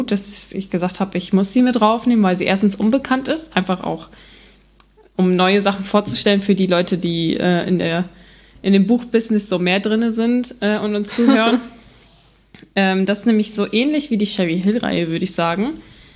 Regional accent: North Germany, Germany; ich komme aus Norddeutschland. Ich weiß gar nicht, ob wir das irgendwann mal gesagt haben, aber ich komme von ganz oben, Nordseeküste.

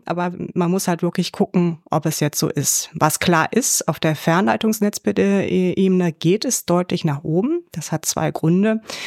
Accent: Bergisch Gladbach, North Rhine-Westphalia, Germany; Ja, aus meiner Heimatstadt.

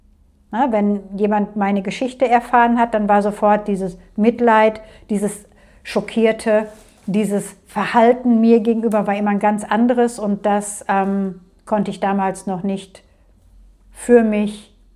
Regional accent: Castrop-Rauxel, North Rhine-Westphalia, Germany; Also ich bin Jahrgang 67, bin seitdem in Castrop-Rauxel. Also ich bin hier geboren, ich werde auch tendenziell hier sterben. Das ist meine Heimat.

